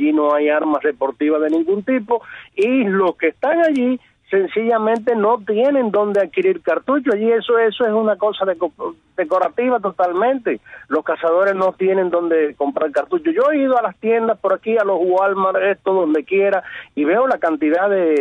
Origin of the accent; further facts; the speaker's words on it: Puerto Padre, Las Tunas, Cuba; De Puerto Padre, Las Tunas.